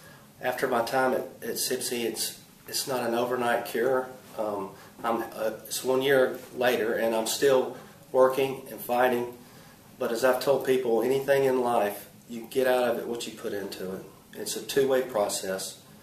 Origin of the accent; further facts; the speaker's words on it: Huntsville, Alabama, United States; and I'm from Huntsville, Alabama.